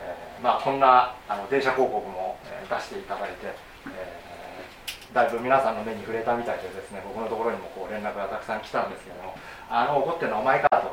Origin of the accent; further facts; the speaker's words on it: Kanto, Japan; 私自身ですね、根っからの関東人でございまして、